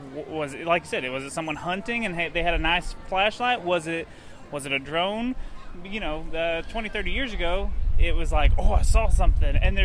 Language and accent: English; Texas, United States; Because we're from Texas, we have no idea about anything.